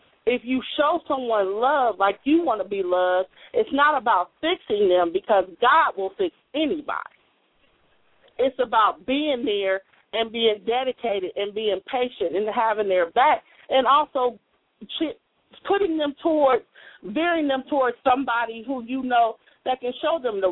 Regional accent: Columbus, Ohio, United States; I'm from Columbus, Ohio, and I am Sister Aina's niece.

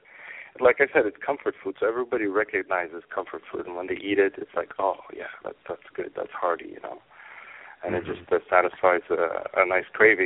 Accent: Montreal, Quebec, Canada; Growing up in Montreal, there was the Montreal Pool Room

